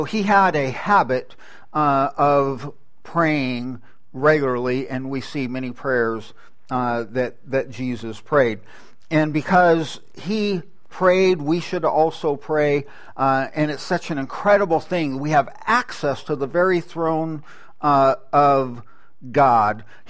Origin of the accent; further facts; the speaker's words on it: California, United States; I grew up in the San Joaquin Valley, and so that is a huge valley.